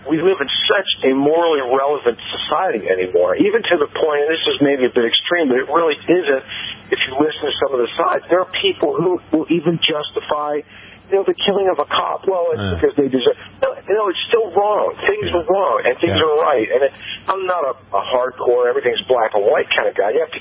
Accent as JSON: {"language": "English", "town": "Philadelphia", "region": "Pennsylvania", "country": "United States", "said": "No, I'm from Philadelphia originally."}